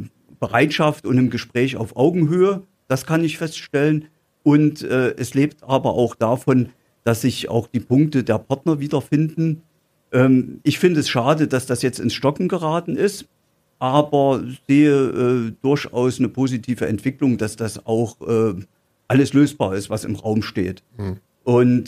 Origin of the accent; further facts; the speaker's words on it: Germany; Aber ich bin groß geworden in der DDR